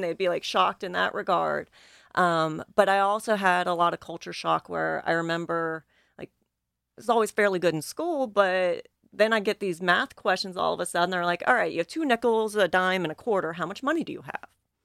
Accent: Florida, United States; born there; I lived in Florida multiple times. I was born in Florida in 93.

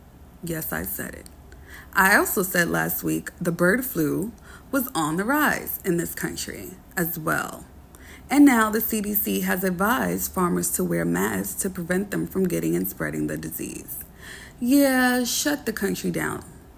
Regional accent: New York City, New York, United States; As someone born and raised in the Bronx, I am flabbergasted.

